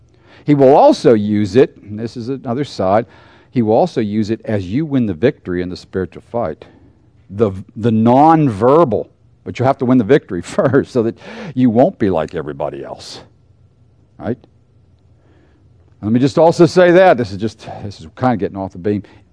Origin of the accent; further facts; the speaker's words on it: Pittsburgh, Pennsylvania, United States; I was raised in Pittsburgh. Have you ever been to Pittsburgh? That is nothing special.